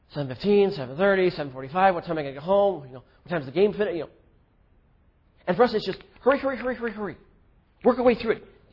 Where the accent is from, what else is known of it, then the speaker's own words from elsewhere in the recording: Indiana, United States; now in Chicago, United States; My wife and I we grew up in small town Indiana, and my hometown was like 4,000 people.